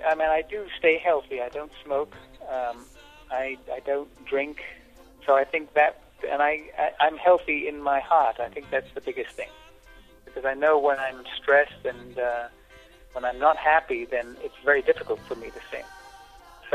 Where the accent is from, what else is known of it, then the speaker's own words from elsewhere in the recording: England, United Kingdom; because I am English, that was a huge thrill for me.